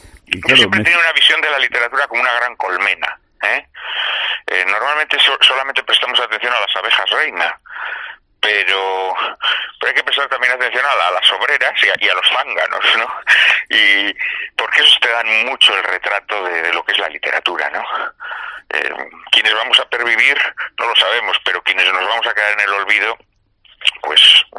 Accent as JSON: {"language": "Spanish", "town": "Zamora", "region": "Castile and León", "country": "Spain", "tie": "born or raised there", "also_born_or_lived": "Barakaldo", "said": "mi padre encontró trabajo en Zamora y volvieron a Zamora, de donde ambos son. Y claro, pues yo soy zamorano, ¿no? Aunque nacido en Baracaldo, me nacieron en Baracaldo, digámoslo así, ¿no? Pero bueno, toda mi infancia, toda mi juventud la he pasado en Castilla, en Zamora fundamentalmente."}